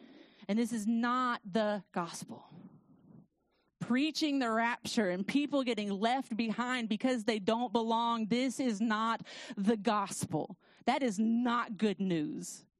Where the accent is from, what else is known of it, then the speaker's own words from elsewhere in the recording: United States; I'm white. I'm American.